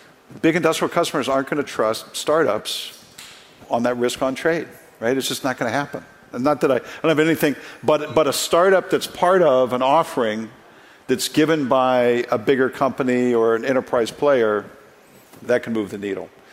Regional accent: Cincinnati, Ohio, United States; I grew up in Cincinnati, Ohio, which is a very conservative town.

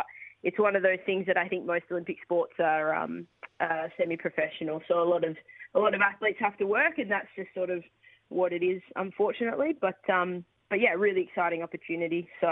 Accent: Perth, Western Australia, Australia; I'm from Perth, obviously, and I played at my local club, which was Fremantle Rebels.

